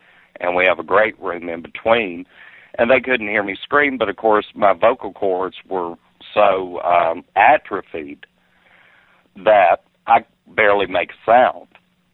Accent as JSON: {"language": "English", "town": "Texarkana", "region": "Arkansas", "country": "United States", "tie": "born or raised there", "said": "45 years old, be 46 in August, born and raised in Texarkana, Arkansas."}